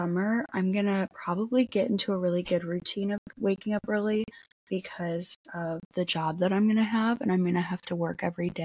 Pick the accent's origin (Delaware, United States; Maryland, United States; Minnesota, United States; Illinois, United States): Illinois, United States; Aurora; born there; also born or lived in St. Charles; I was born in Aurora, and then my family lived in St. Charles for the first year of my life, and then we moved.